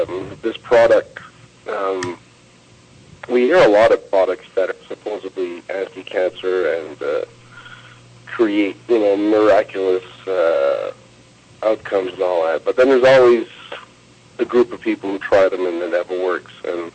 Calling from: Montreal, Quebec, Canada; I'm calling from Montreal.

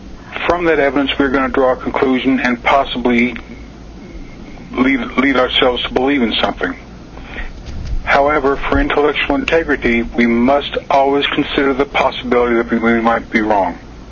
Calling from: Wyoming, United States; from Wyoming.

